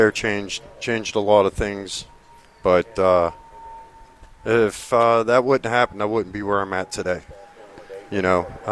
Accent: New Brighton, Pennsylvania, United States; Beaver County, New Brighton.

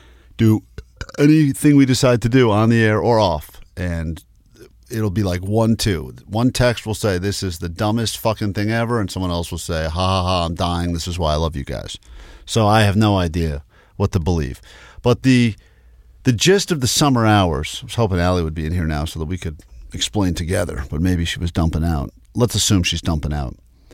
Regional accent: East Coast, United States; I grew up on the East Coast. We're not known for our Mexican fare.

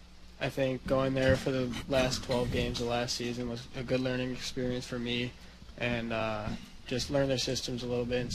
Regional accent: Winfield, Illinois, United States; So I'm from Winfield. I grew up there.

